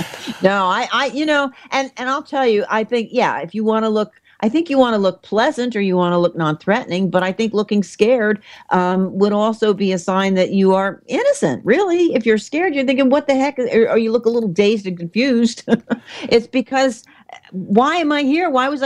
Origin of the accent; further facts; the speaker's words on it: New Jersey, United States; I'm sorry. I'm from New Jersey.